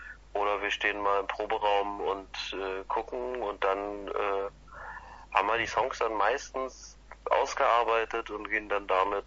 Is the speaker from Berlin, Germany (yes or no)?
yes; Berlin, Germany; Nee, ich bin Berliner. Wir sind in der Ursprungsbesetzung dreiviertel Berliner.